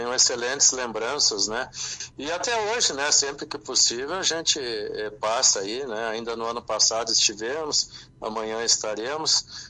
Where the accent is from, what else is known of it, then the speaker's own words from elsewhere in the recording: Porto Alegre, Rio Grande do Sul, Brazil; also born or lived in Canoas / Londrina; Eu sou canoense de nascimento, nasci em Canoas, né? Fui criado em Porto Alegre. E exerci a maior parte da minha vida profissional em Londrina, no Paraná.